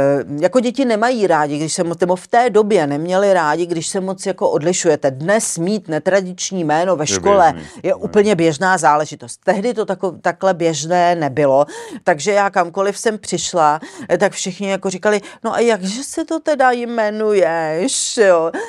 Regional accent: Zlín, Zlín Region, Czechia; born there; Já jsem se narodila ve Zlíně, tehdy se ještě to jmenovalo Gottwaldov

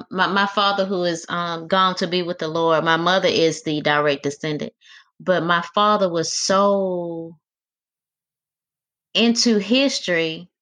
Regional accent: Africatown, Alabama, United States; But just growing up in Africatown, picking up pecans and blackberries for my grandma

